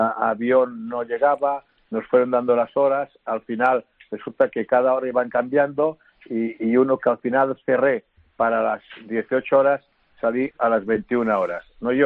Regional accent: Catalonia, Spain; El otro día en Madrid, también soy catalán, me daban caña.

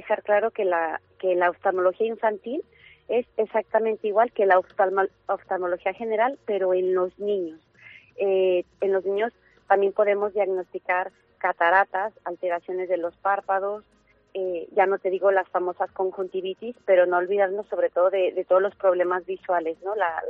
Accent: Mexico; moved away as an adult; now in Spain; soy mexicana y vivo en España desde hace 15 años y ejerzo como oftalmóloga en los últimos 10.

